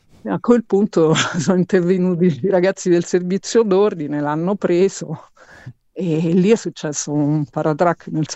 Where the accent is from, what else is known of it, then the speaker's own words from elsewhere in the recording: Rome, Lazio, Italy; Poi a Roma ci sono venuti proprio perché io, essendo romana